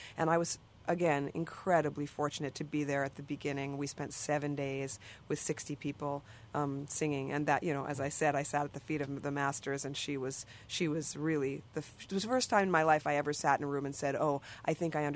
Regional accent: New York City, New York, United States; You know, we grew up in New York, but she is sort of Nashville in her soul. And I grew up in New York City

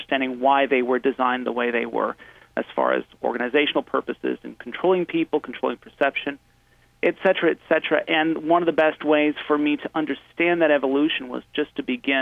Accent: Peterborough, Ontario, Canada; I was in my hometown of Peterborough, Ontario, Canada

